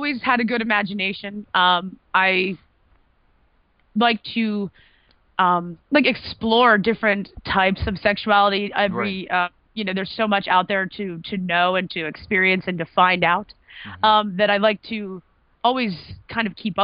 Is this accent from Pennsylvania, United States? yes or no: yes; Telford, Pennsylvania, United States; I grew up in a little town called Telford, Pennsylvania.